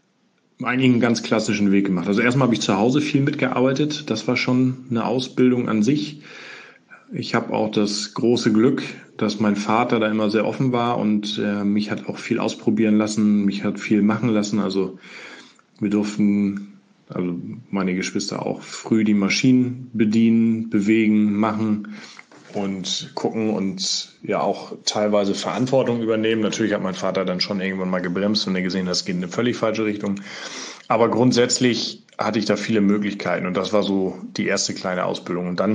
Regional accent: Schleswig-Holstein, Germany; Ich bin aufgewachsen in Schleswig-Holstein, genauer in Ostholstein und bin da groß geworden auf einem landwirtschaftlichen Betrieb.

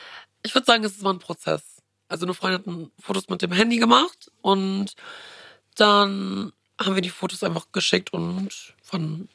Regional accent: Bonn, North Rhine-Westphalia, Germany; Also ich komme aus Bonn

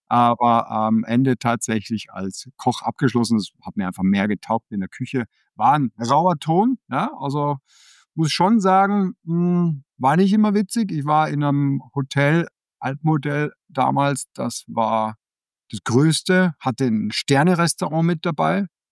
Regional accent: Austria; also born or lived in Denmark; das ist jetzt kein typisch deutsch-österreichischer Name, sondern ich bin ja gebürtiger Däne, ich bin auch immer noch Däne, ja, ich habe einen dänischen Pass.

